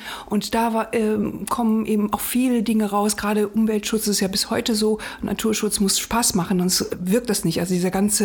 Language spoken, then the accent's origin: German; Rhineland, Germany; now in Berlin, Germany; Also ich bin Rheinländerin, also ich komme vom Rhein an die Elbe, jetzt an die Spree und ich bin total naturverbunden.